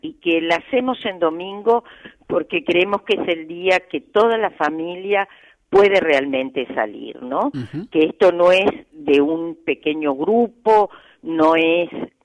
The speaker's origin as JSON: {"language": "Spanish", "country": "Argentina", "said": "como pueblo argentino nos manifestamos."}